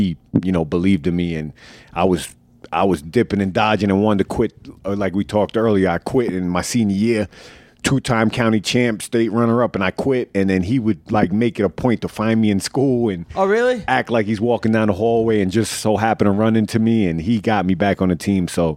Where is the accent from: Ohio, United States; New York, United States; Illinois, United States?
New York, United States; Oceanside; also born or lived in Freeport; and then we moved to Freeport. I grew up in Oceanside when I was young.